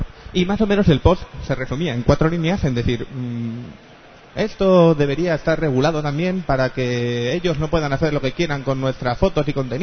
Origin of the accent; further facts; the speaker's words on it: Bilbao, Basque Country, Spain; ya que estamos, somos de Bilbao